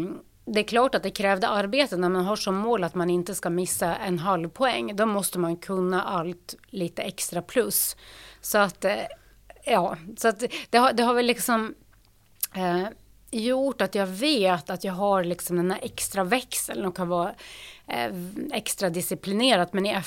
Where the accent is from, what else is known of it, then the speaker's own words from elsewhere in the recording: Nordland, Norway; now in Uppsala, Sweden; Jag är född och uppvuxen i Lofoten i Nordnorge